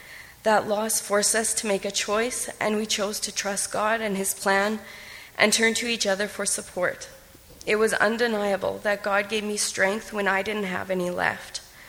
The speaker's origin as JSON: {"language": "English", "town": "Rosenfeld", "region": "Manitoba", "country": "Canada", "tie": "born or raised there", "said": "I grew up in Rosenfeld in a loving, Christ-centered home with my parents … my three older siblings, Brad, Jody, and Christy. When I married Chris, we bought a house in Plum Coulee, but moved to Rheinfeld a few years"}